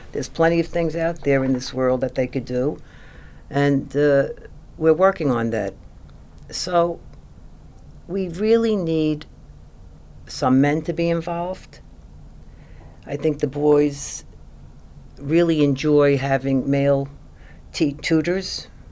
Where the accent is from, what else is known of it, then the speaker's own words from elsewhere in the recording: Brooklyn, New York, United States; Brooklyn, New York.